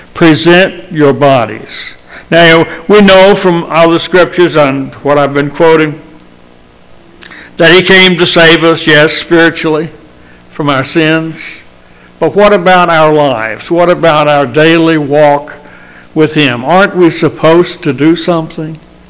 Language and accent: English; Virginia, United States; I remember when I grew up down in Virginia, we used to go and look at this church.